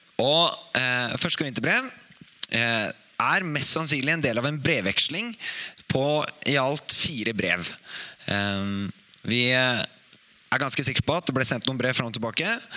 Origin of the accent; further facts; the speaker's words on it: Hamar, Innlandet, Norway; og da var vi en gjeng her fra Hamar